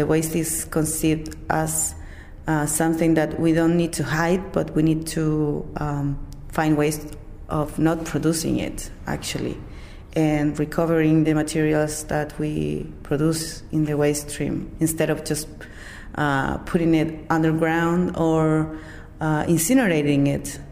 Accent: Temuco, Araucanía, Chile; I'm from Temuco, a city in the south of Chile

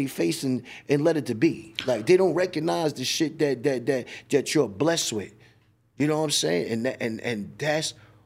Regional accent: Staten Island, New York, United States; now in Melbourne, Australia; yo, damn, I'm from Stapleton Projects, but I'm in fucking Melbourne, Australia, on the other side of the world where I'm 15 hours ahead of you.

